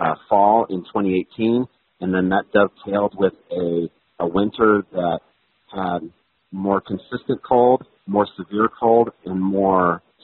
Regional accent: Iowa, United States; I'm from Central Iowa, so I experienced kind of the challenges, from that flooding event.

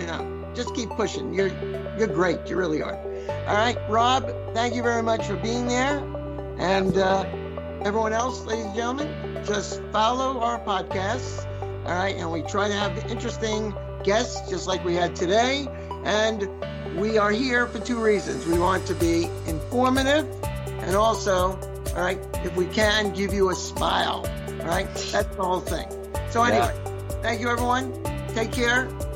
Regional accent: Lynbrook, New York, United States; And I grew up in Lynbrook.

